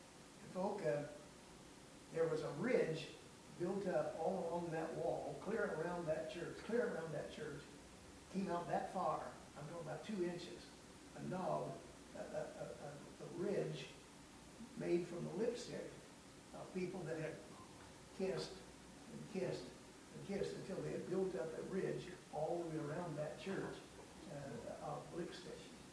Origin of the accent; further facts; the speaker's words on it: Oblong, Illinois, United States; Bob and I are from the same county. He's from Hudsonville, Illinois. I was from Oblong.